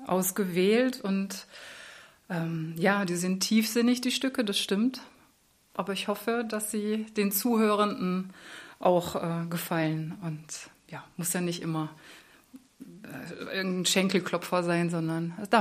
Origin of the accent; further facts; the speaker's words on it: Baden-Württemberg, Germany; accent: Black Forest; ich stamme aus dem Schwarzwald, richtig. Da spricht man ein bisschen anders. Da gibt es viele Sch dazwischen, da schwätzt man.